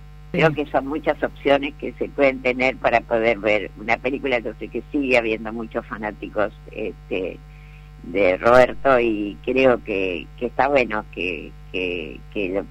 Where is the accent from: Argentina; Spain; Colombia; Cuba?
Argentina